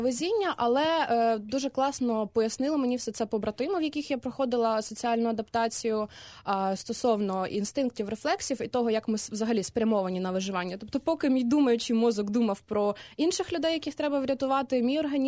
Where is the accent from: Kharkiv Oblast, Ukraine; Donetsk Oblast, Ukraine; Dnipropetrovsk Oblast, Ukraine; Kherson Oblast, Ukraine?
Dnipropetrovsk Oblast, Ukraine; Kryvyi Rih; Я взагалі з Кривого Рогу, це Дніпропетровська область, таке.